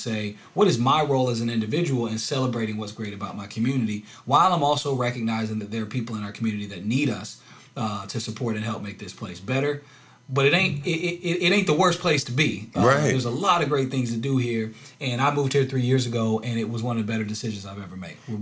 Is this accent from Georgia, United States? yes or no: no; Durham, North Carolina, United States; my hometown of Durham is on those lists now. But when I was a kid, it wasn't. It wasn't on those lists. Nobody wanted to be there.